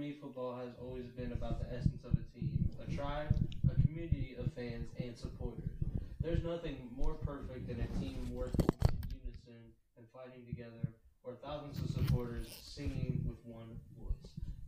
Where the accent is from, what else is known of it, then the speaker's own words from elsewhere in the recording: India; English is a second language; I'm Indian, as you know, back then football wasn't much popular here.